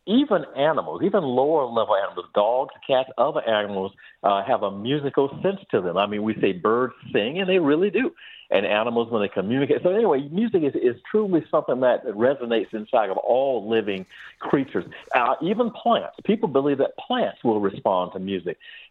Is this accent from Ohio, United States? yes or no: no; Miami, Florida, United States; I actually grew born and raised in Miami, Florida. Grew up in that area, that section of Miami called Coconut Grove.